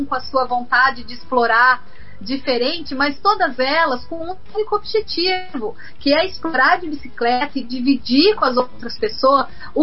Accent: Paraná, Brazil; tem a região do Vale do Ivaí, que é de onde eu vim

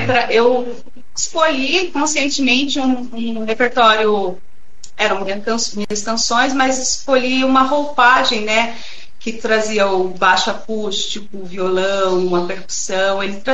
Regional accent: Campo Grande, Mato Grosso do Sul, Brazil; Eu também vim de Campo Grande

